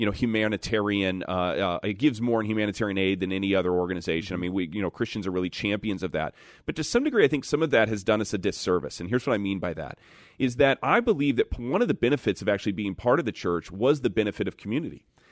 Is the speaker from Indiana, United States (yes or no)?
yes; South Bend, Indiana, United States; You know, I'm from South Bend.